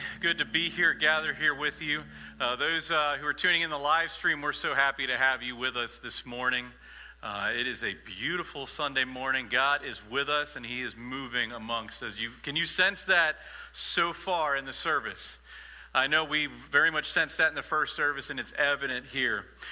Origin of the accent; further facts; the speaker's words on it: Falston, Maryland, United States; also born or lived in Houston, United States / Louisiana, United States; grew up in Falston, Maryland, but no one has any clue where Falston is. And so I always tell people I grew up in Bel Air. I was born in Texas, Houston, Texas. I lived 2 years in Louisiana